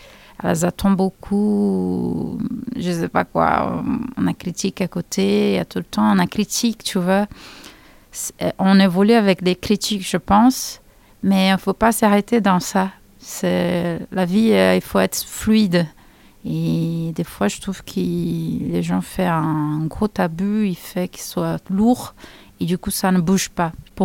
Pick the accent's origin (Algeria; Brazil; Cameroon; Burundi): Brazil; Rio de Janeiro; French is a second language; moved away as an adult; now in France; quand je suis arrivée en France et j'étais déjà un artiste reconnu chez moi, à Rio